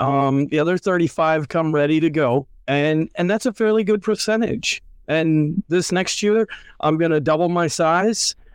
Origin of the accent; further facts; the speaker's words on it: Britt, Iowa, United States; one of our kids from my hometown in Britt, Iowa